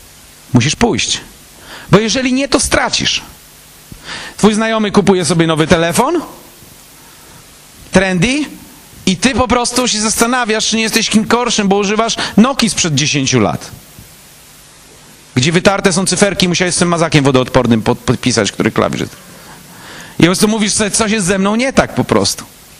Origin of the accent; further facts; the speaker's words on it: Elbląg, Warmian-Masurian Voivodeship, Poland; bo ani ja z Warszawy, tylko gdzieś z Elbląga, prawda?